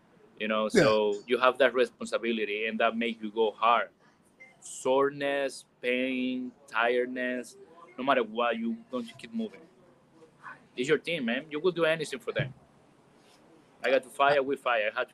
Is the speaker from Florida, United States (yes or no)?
yes; Orlando, Florida, United States; but I'm from Orlando. I can say that, you know?